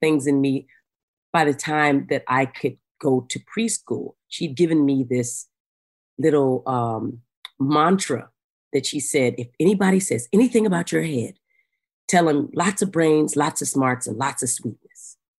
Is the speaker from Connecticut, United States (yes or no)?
no; Arizona, United States; when I grew up in Arizona and the mountains of Arizona, and both of my parents were orphans. I spent the first 11 years of my life in a hotel called Starlight off of Route 66.